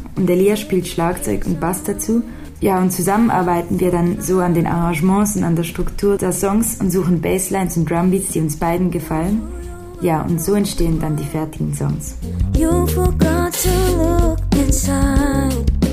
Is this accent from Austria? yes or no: no; Switzerland; wir kommen aus der Schweiz.